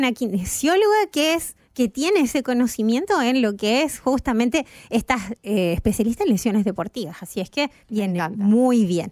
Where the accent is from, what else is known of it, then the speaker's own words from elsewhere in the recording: Chile; Yo no nací en Chile, pero mi familia es chilena, crecí más bien en Chile.